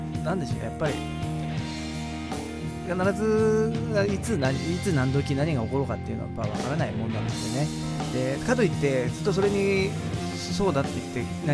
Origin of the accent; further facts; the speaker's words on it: Sendai, Miyagi, Japan; 私はね出身が宮城な、宮城っていうか生まれが宮城で、幼少期は宮城で仙台市にいたので、で仙台に住んでいたその、まあ、親戚の家も今仙台に全部あるんですけど